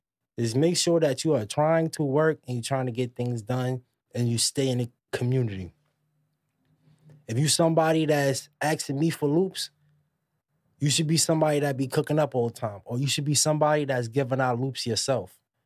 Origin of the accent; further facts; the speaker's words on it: Queens, New York, United States; Man, that that's it's crazy because I'm from Queens and I have a cousin that's